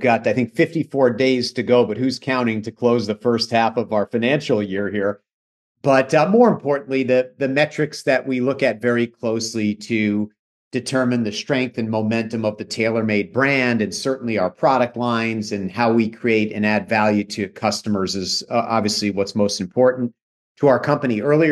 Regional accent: Connecticut, United States; You know, I had a chance when I was a kid growing up in Central Connecticut at the Greater Hartford Open

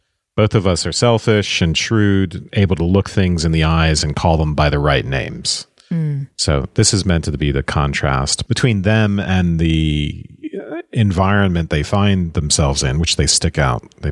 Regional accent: Savannah, Georgia, United States; Because I am from Savannah, Georgia

